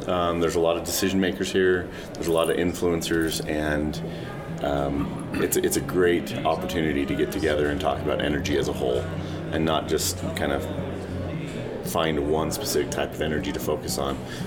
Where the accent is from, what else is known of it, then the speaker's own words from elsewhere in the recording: North Dakota, United States; I'm a native of North Dakot